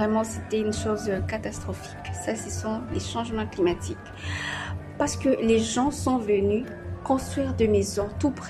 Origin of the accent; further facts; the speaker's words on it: Burundi; je suis burundaise et je viens du Burundi.